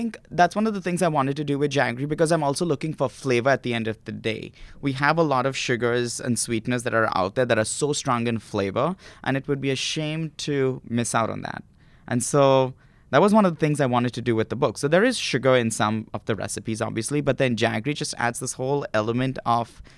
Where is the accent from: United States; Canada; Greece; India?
India; new things that I grew up in India